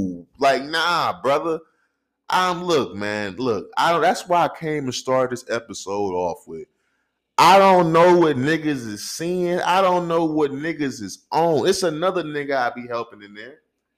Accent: St. Louis, Missouri, United States; now in Phoenix, United States; I'm from St. Louis, Missouri, nigga. Bitch ass nigga. It's 2024. We in Phoenix, Arizona.

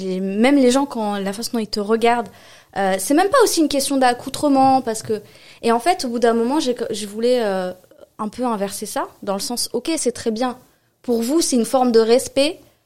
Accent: Morocco; Je suis marocaine, moi.

